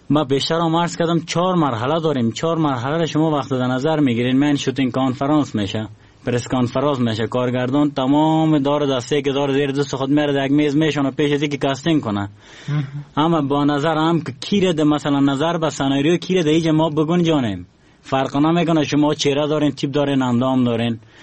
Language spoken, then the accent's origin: Persian; Afghanistan; ما افغان هستم